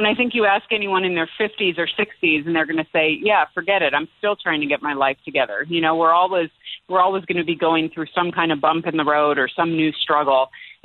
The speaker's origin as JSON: {"language": "English", "town": "Bay Area", "region": "California", "country": "United States", "tie": "born or raised there", "said": "But for me, I grew up out in the Bay Area of California"}